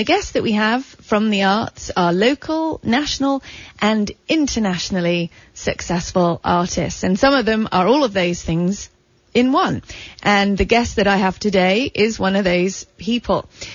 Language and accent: English; United Kingdom; now in Santa Cruz, United States; I'm British, but I've lived in Santa Cruz for over 10 years, and I'm also an American citizen.